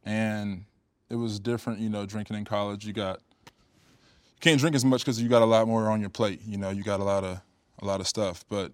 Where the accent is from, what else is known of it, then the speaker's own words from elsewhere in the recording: Cedar Rapids, Iowa, United States; moved away as an adult; I'm a kid from the Midwest, from Iowa, you know what I mean? Like, Cedar Rapids. And so I'm from a town of like 100,000. Then I moved to California